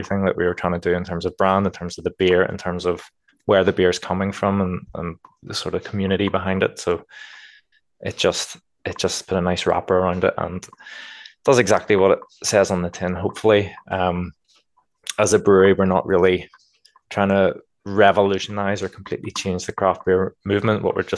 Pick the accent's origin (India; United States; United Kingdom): United Kingdom; Northern Ireland; And I think as Northern Irish people as well, we tend to be reasonably modest